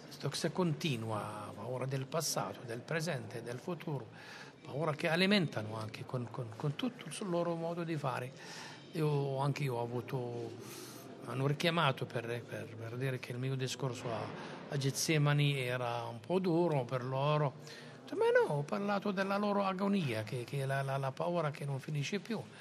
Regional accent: Madaba, Madaba Governorate, Jordan; Io sono di Mandava e sono contento di Mandava

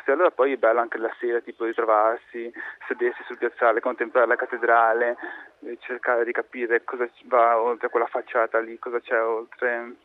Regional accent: Chiavari, Liguria, Italy; Di Chiavari, in provincia di Genova.

